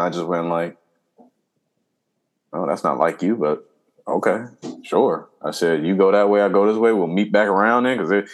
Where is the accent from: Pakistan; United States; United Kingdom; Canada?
United States; Compton, California; but for growing up in Compton, motherfuckers had that shit on a regular.